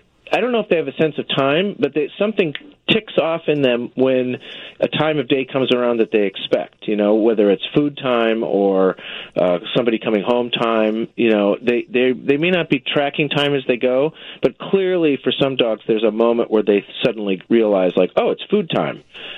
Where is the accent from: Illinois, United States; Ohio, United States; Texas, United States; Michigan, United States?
Illinois, United States; Deerfield; I grew up in Deerfield.